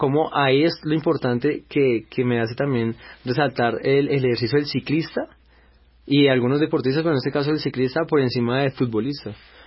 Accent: Colombia; nosotros como colombianos

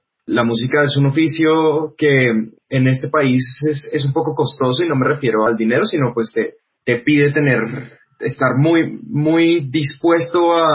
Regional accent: Bogotá, Colombia; born there; also born or lived in Boyacá; mis primeros 3 años yo nací aquí en Bogotá, pero mis primeros 3 años los pasé en una finca en el Cisga con mis abuelos, entonces pues hacía mucho frío, estaba en Boyacá.

